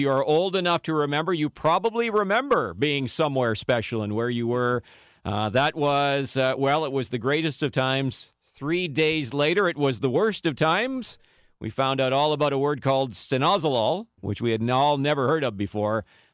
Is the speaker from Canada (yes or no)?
yes; Canada; I just remember it was a moment of incredible pride as a Canadian.